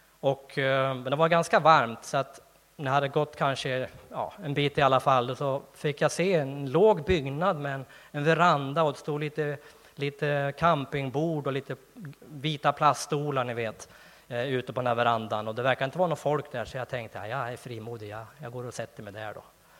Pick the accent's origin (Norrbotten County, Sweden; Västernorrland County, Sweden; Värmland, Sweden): Västernorrland County, Sweden; Undrom; Han var från Motala och jag var från Undrom.